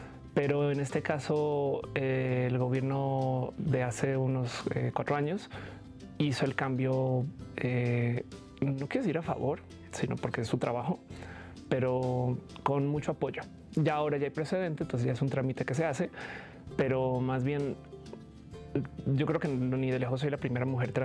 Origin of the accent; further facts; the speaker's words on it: Colombia; also born or lived in United States / Australia; now in Mexico; yo salí de Colombia joven, viví en Estados Unidos donde estudié física, viví en Australia donde hice mi maestría en econometría y mi familia ya vivió en México, mi padre vivió acá.